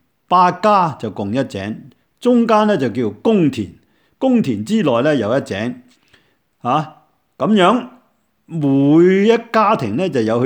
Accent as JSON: {"language": "Cantonese", "region": "Guangdong", "country": "China", "said": "我哋廣東人所謂買東西啦"}